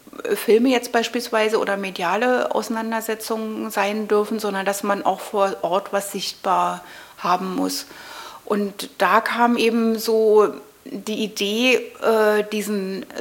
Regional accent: Berlin, Germany; ich bin hier im Prenzlauer Berg aufgewachsen, also ja, ich bin in Mitte geboren, aber sofort am Tag meiner Geburt wieder in den Prenzlauer Berg zurück.

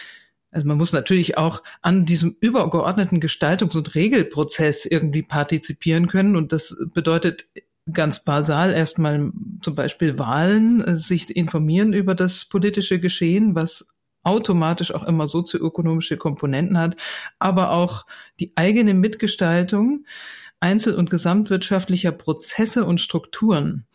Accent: Bavaria, Germany; also ich komme jetzt aus Bayern und hier ist das so ein ganz normales Schulfach

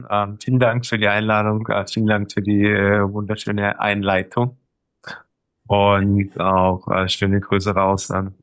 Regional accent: Germany; born there; ich bin in Deutschland geboren

